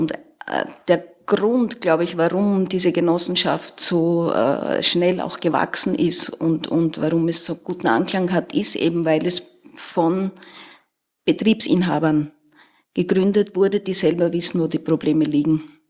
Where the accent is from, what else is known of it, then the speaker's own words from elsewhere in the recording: Austria; ich komme aus Österreich